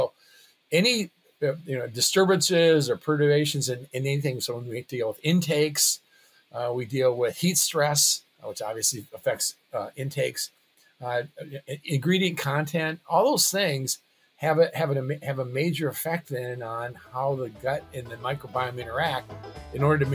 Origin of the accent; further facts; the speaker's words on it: South Dakota, United States; I'm originally from South Dakota and grew up 100 miles north of Brookings, and then actually came here to do my pre-vet